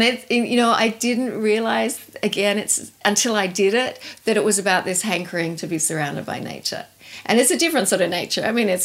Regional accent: Tasmania, Australia; I grew up in Tasmania.

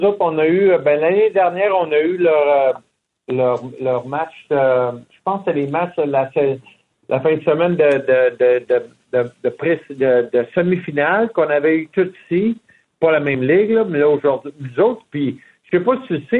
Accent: Quebec, Canada; on vient du Canada, puis on prenait tout pour acquis que tout le monde joue au hockey. Tu sais, nous autres au Québec.

